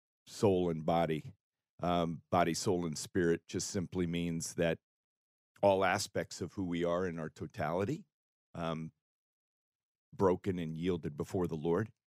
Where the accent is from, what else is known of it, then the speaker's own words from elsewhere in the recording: Alaska, United States; all the guys that I was raised with in Alaska, let me just tell you right now, Alaska was not a good place to grow up for a boy that felt weak.